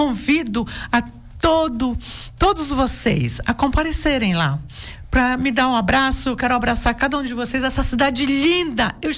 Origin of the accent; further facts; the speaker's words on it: Pará, Brazil; eu vou mostrar primeiro a minha cultura, a cultura lá do Pará, o carimbó, porque eu homenageio a minha terra. Eu tenho orgulho de falar de onde eu sou.